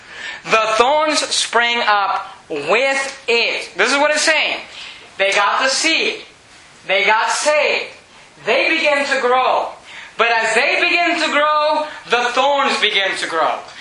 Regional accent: California, United States; first language Spanish; English is a second language; I grew up in a Spanish church. My first language is Spanish. And I grew up in a Spanish church in the Bay Area. And a Spanish Baptist church just like this one, just in Spanish.

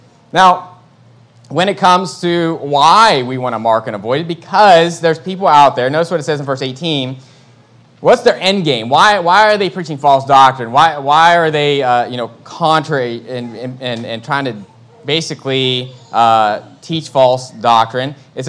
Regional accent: West Virginia, United States; And I'm from West Virginia, and there's a lot of tropes about West Virginia.

